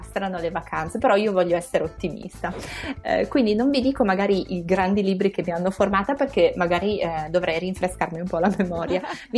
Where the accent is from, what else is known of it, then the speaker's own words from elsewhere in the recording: Turin, Piedmont, Italy; io anche sono di Torino, come ahimè forse si sente.